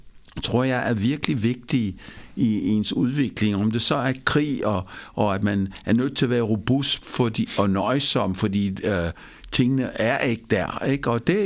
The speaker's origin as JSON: {"language": "Danish", "country": "India", "tie": "born or raised there", "said": "nu er jeg opvokset i Indien, ikke?"}